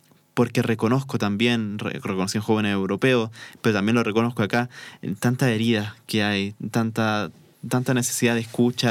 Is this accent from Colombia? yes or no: no; Chile; Como sociedad chilena creo que tenemos esta desventaja con respecto a otros países de ser un poco más individualista.